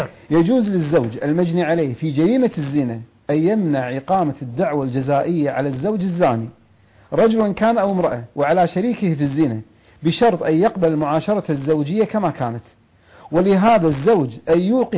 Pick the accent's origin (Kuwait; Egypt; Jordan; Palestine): Kuwait; بعض القوانين الوضعية موجودة عندنا في الكويت.